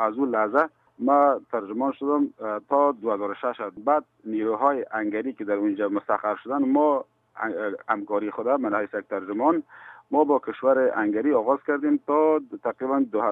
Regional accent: Afghanistan; moved away as an adult; now in Greece; 2 فوریه از افغانستان ما فرار کردیم، اومدیم به طرف یونان رسیدیم.

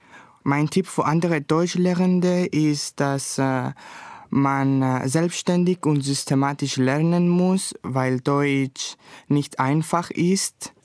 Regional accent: Cyprus; German is a second language; ich komme aus Zypern und ich bin im Jahr 2001 geboren.

